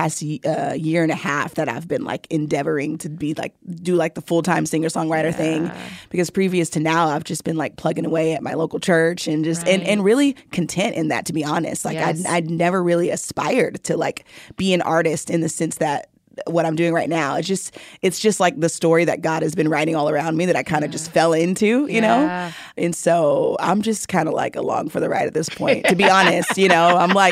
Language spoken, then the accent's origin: English; Houston, Texas, United States; now in Dallas, United States; In Texas, yes. I grew up in Houston.